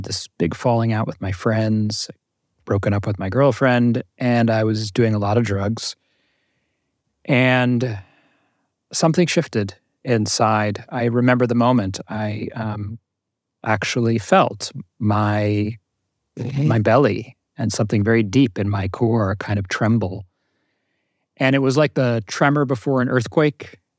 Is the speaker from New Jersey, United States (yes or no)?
yes; New Jersey, United States; So I grew up in Jersey, in North Jersey, middle-class family. Both my parents were Jewish.